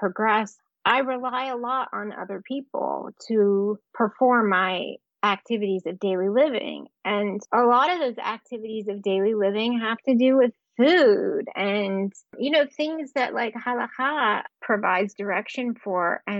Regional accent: North Carolina, United States; And growing up in North Carolina, I honestly never heard a single anti-Semitic anything.

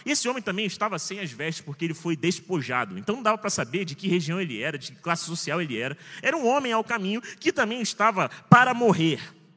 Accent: Rio de Janeiro, Brazil; O pessoal sabia que eu era carioca, e olha que eu nem tenho um sotaque forte do Rio de Janeiro, porque aqui vocês falam que eu sou de São Paulo.

